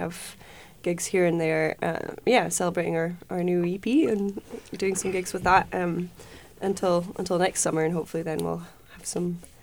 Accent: Orkney, Scotland, United Kingdom; also born or lived in Glasgow; I mean, I grew up in Orkney in the north of Scotland, and then I lived in Glasgow for 8 years, where there's an amazing roots scene

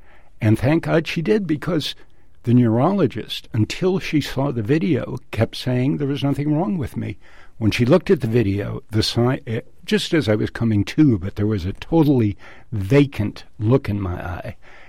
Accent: West Coast, United States; everyone thinks I'm from New York, but no, I'm a West Coast guy.

